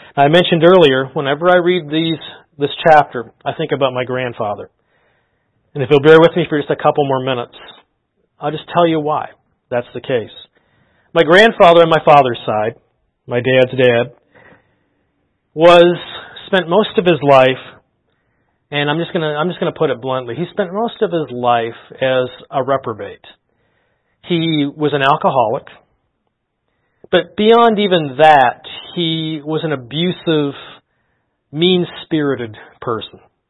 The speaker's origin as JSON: {"language": "English", "town": "Moncton", "region": "New Brunswick", "country": "Canada", "tie": "born or raised there", "said": "in my hometown of Moncton"}